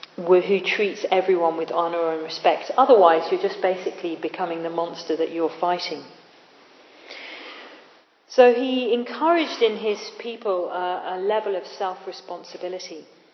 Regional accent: Tooting, London, United Kingdom; Not that I'm from South Yorkshire, actually. I'm from Tooting. But anyway, I'm an honorary Yorkshire woman, apparently.

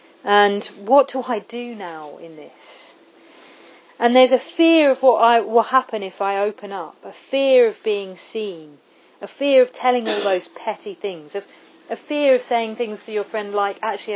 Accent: England, United Kingdom; I'm English and I'm Southern. It's a burden.

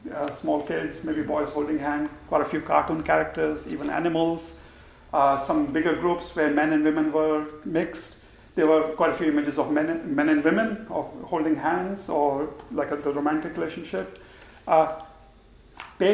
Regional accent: India; I know that because I come from India, and that's not the case there.

